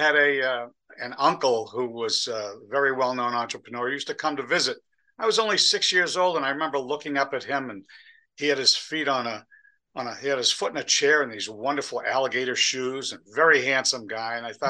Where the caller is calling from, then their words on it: Framingham, Massachusetts, United States; I am speaking from Framingham, Massachusetts, which is just west of Boston.